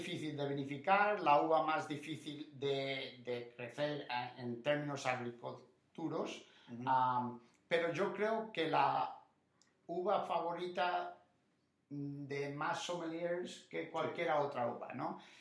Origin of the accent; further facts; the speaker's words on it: Madrid, Community of Madrid, Spain; also born or lived in Teaneck, United States; Pero a los dos años nos mudamos a España. Mi madre era de Córdoba, pero yo crecí en Madrid.